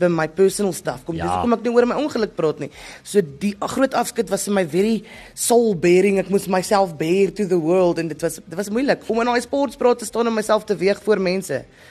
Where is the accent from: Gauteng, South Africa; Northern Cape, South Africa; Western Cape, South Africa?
Gauteng, South Africa; Benoni; so 'n klein dogtertjie van Benoni se wêreld, groot persoonlikheid in 'n klein lyfie.